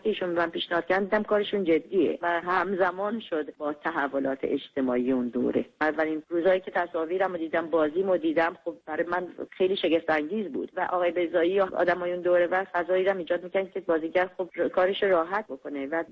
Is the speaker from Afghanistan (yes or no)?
no; Iran; moved away as an adult; من از ایران اومدم بیرون. پرونده کار سینمایی من در ایران هم بسته شد.